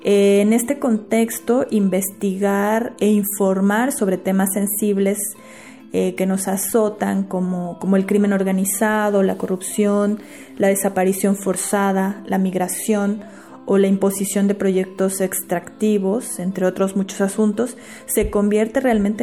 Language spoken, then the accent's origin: Spanish; Oaxaca, Mexico; soy una reportera oaxaqueña con 15 años de experiencia.